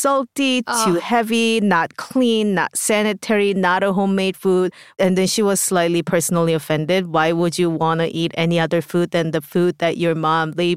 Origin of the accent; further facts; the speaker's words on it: South Korea; English is a second language; When I was first grade, I was allowed to start walking to school by myself, and I always chose the route that walked through the traditional food market.